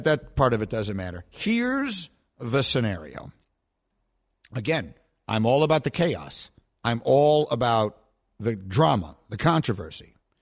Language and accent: English; New York City, New York, United States; also born or lived in Chicago; I grew up in New York City, and then I lived I grew up in the business in Chicago.